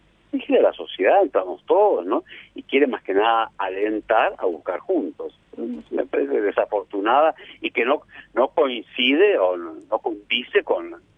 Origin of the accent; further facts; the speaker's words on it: Uruguay; nosotros somos uruguayos y decimos